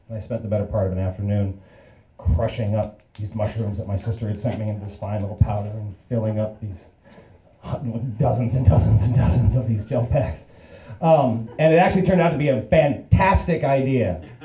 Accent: California, United States; I grew up in California, went to the University of Pacific, and basically I kind of smoked my way through college.

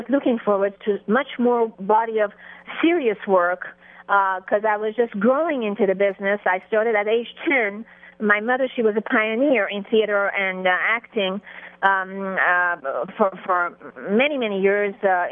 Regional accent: Iran; Yes, I was born in Iran.

